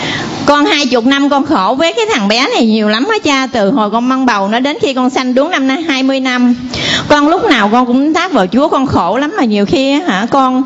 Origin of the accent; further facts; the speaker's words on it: Long An, Vietnam; Dạ, ở quê Long